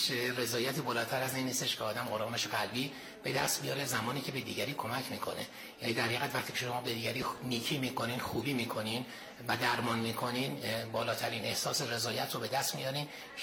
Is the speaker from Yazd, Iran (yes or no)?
no; Tehran, Tehran Province, Iran; born there; من خودم متولد تهران هستم ولی پدر مادرم اهل روستای چیمه شهرستان نطنز هستم.